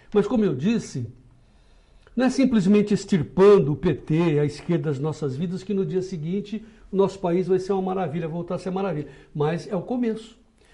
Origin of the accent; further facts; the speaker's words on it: Araraquara, São Paulo, Brazil; born there; lá em Araraquara, onde eu nasci